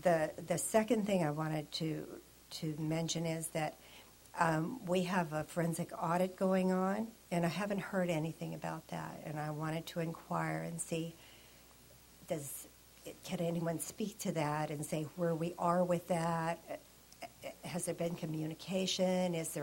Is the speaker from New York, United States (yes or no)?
no; Arroyo Grande, California, United States; I'm from Arroyo Grande.